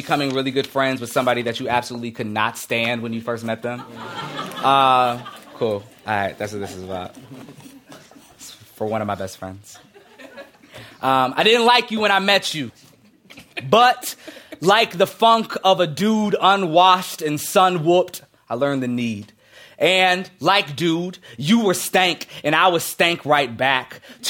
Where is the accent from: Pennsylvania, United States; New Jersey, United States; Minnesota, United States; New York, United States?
Minnesota, United States; we're both from Minnesota. We went to the same high school and stuff.